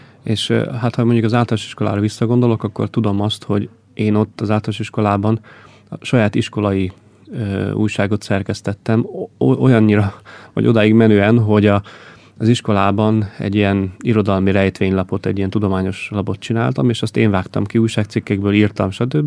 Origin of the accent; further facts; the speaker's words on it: Derekegyháza, Csongrád-Csanád, Hungary; also born or lived in Szentes; én Csongrád megyében születtem Szentesen, Szentes mellett egy kis községben, Derekegyházán élnek a szüleim most is, és ott is nőttem fel. Oda jártam általános iskolába értelemszerűen, és Szentesre jártam középiskolába.